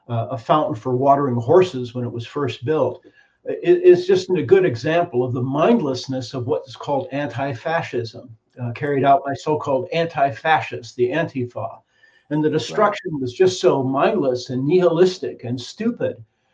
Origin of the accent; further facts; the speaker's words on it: Portland, Oregon, United States; I grew up in Portland. I know Portland very well.